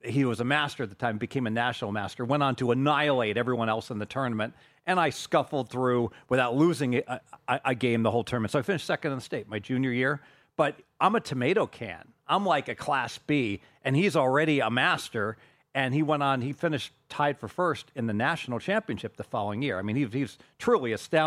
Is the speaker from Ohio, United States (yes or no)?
yes; Ohio, United States; I grew up in Ohio.